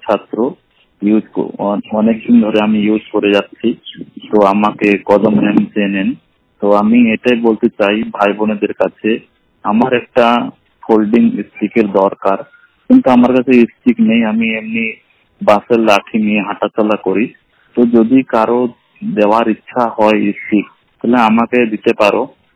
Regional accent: Allahabad, Uttar Pradesh, India; আমার বাড়ি হলো এলাহাবাদ, এখন প্রয়াগরাজ হয়ে গেছে।

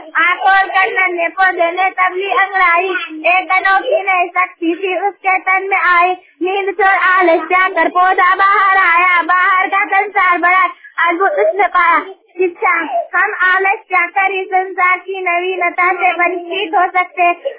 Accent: Bokaro, Jharkhand, India; मैं हुसैनी नावाड़ी बोकारो के रहने वाली हूँ।

